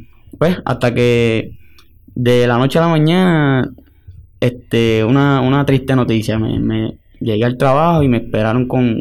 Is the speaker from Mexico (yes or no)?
no; Morovis, Puerto Rico; Tengo 23 años, soy del pueblo de Morovis.